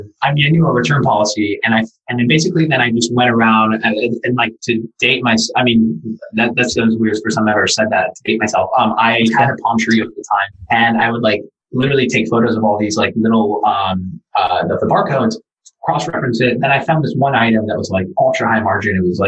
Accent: Brazil; born there; first language Portuguese; English is a second language; No, I was born in Brazil. I speak Portuguese, my first language.

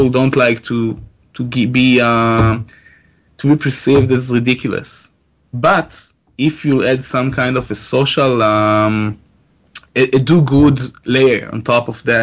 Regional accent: Tel Aviv, Tel Aviv District, Israel; So we're from Tel Aviv

